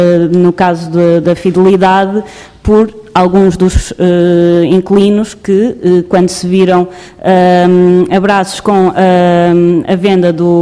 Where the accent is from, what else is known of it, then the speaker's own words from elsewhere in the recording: Porto, Norte, Portugal; eu sou do Porto